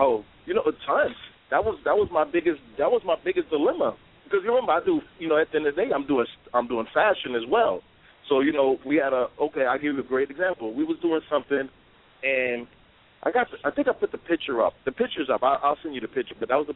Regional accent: Brooklyn, New York, United States; Nah, niggas, I'm from Brooklyn. We don't open doors, so we don't know who's on the other side.

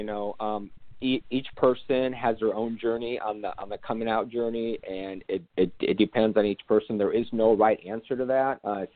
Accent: Nebraska, United States; So, you know, that's when I was young, I was born and raised in Nebraska.

